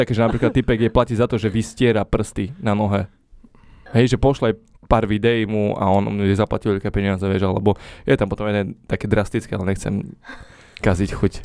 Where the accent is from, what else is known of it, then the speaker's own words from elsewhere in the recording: Sečovce, Košice Region, Slovakia; Ako sa hovorí u nás v Sečovciach, thank you for having me.